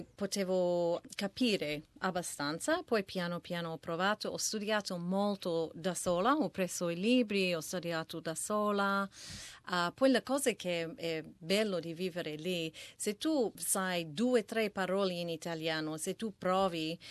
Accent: Melbourne, Victoria, Australia; Italian is a second language; also born or lived in Italy; Io ho vissuto in Italia per 17 anni, però sono origine da Melbourne e sono tornata da 5 anni ormai.

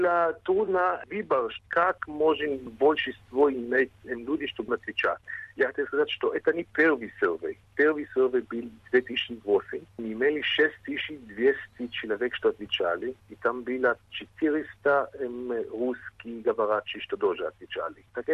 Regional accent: Belgium; born there; Russian is a second language; у меня акцент... Я сам не из России, я родился в Бельгии, но родители мои русские.

